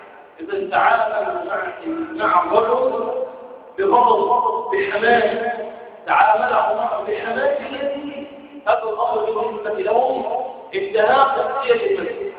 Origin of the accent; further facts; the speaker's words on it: Egypt; أما الآن عندنا في مصر فإما أن تكون معي فأنت صديق أو تكون علي فأنت يتيم